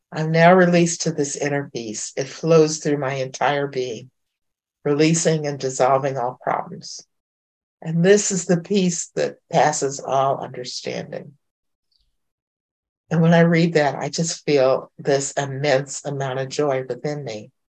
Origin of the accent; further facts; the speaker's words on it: New England, United States; So like Holmes, I'm from New England.